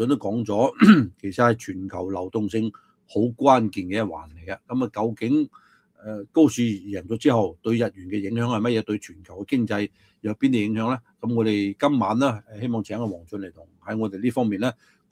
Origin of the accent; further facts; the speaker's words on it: Guangzhou, Guangdong, China; 我係廣州人，我希望喺東京能夠聽到更加多粵語，更少普通話。